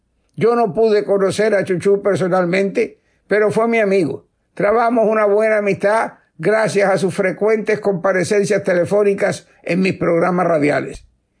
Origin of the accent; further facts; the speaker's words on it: Cuba; tú y yo, como cubanos, podemos sentirnos orgullosos